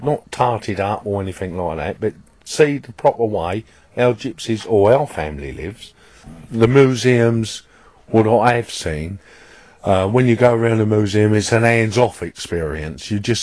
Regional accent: Marden, South East England, United Kingdom; I'm a gypsy from Marden in Kent.

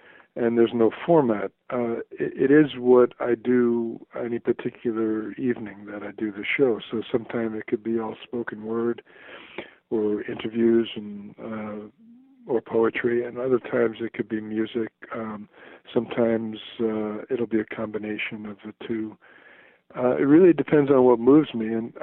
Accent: New York, United States; I used to listen to that station growing up. That was I lived in New York. I'm originally from New York.

